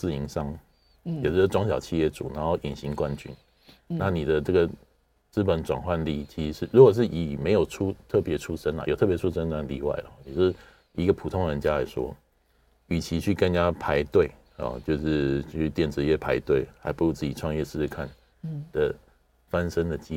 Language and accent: Chinese; Taiwan; 那我们台湾人其实相对来说阶级压迫没有那么深